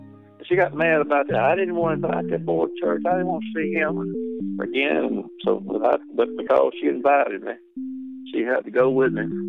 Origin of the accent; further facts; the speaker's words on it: Brewton, Alabama, United States; And the last 8 years of school was in Bruton, Alabama. That's where I grew up. Growing up in Bruton, you know, I went to a little country school